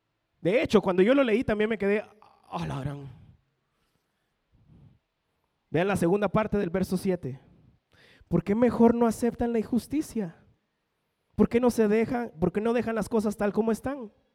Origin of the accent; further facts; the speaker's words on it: Guatemala; siempre como buenos chapines tomamos los dos extremos